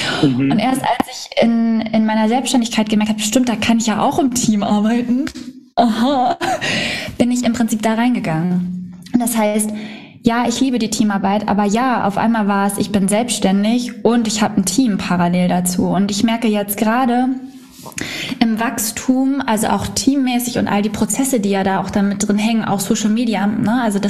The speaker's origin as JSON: {"language": "German", "town": "Surendorf", "region": "Schleswig-Holstein", "country": "Germany", "tie": "born or raised there", "said": "Schwedeneck, genau, dörflich, okay. Genau, in Suhrendorf bin ich aufgewachsen"}